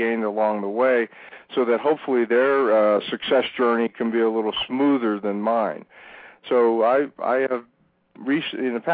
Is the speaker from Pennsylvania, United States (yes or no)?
yes; Ambridge, Pennsylvania, United States; I grew up in Western Pennsylvania. I literally grew up in a company town. It was called Ambridge because the American Bridge Division of U.S. Steel was headquartered there. And second generation immigrant family, first generation to go to college.